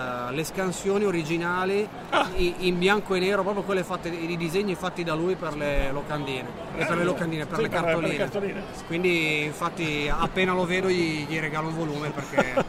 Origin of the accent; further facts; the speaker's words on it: Milan, Lombardy, Italy; Ho scoperto da milanese, non mi aspettavo